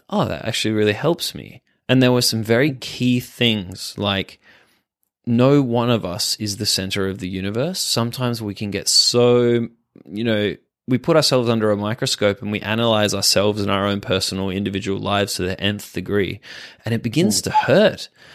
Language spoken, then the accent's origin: English; Perth, Western Australia, Australia; She was from my hometown, Perth, and yeah, we started doing remote sessions